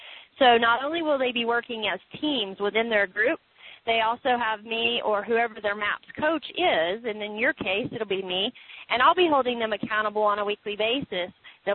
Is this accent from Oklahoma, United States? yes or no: yes; Oklahoma, United States; In our area, I know I was from Oklahoma, is where I sold most of my career.